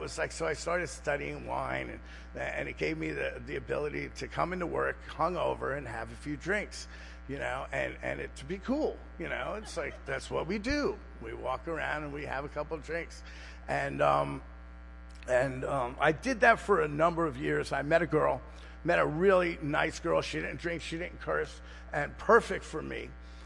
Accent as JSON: {"language": "English", "region": "New York", "country": "United States", "tie": "born or raised there", "said": "So growing up in New York was one thing."}